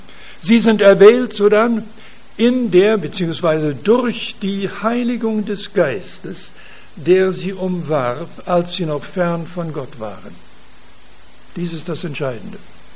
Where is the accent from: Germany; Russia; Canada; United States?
Canada; Western Canada; Ich komme aus dem Westen Kanadas, vielleicht habe ich das Beispiel hier schon einmal gebraucht, ich weiß nicht. Und als Junge habe ich die Kühe geholt, manchmal zu Fuß, manchmal zu Pferd.